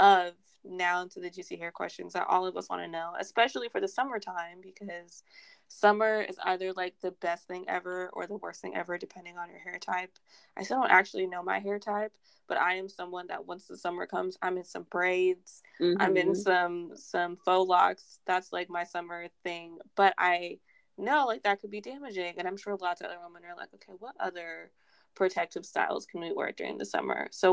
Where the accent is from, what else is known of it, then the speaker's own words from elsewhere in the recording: Houston, Texas, United States; now in California, United States; I'm from Houston, Texas originally. Shout out to H-Town.